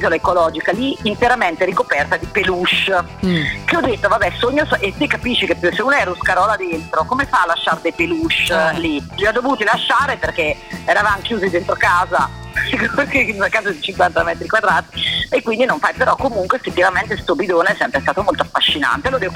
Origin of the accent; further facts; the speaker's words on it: Senigallia, Marche, Italy; io poi sono originaria marchigiana di Senigallia